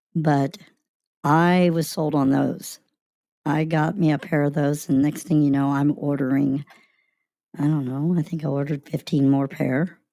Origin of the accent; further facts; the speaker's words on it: Florida Keys, Florida, United States; I grew up in Florida. I grew up down in the Keys, so I am very used to the heat down there.